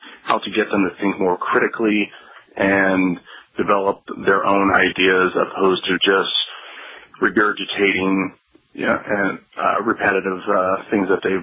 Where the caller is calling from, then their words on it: Phoenix, Arizona, United States; I'm calling from Phoenix, Arizona.